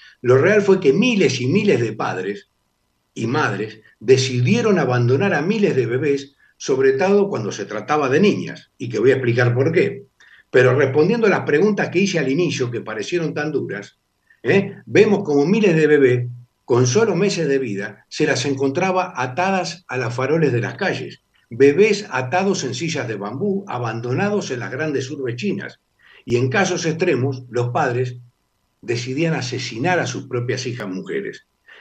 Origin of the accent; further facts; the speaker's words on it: Argentina; nosotros, como sociedad argentina, un día tenemos que plantarnos frente a todos estos políticos demagogos ignorantes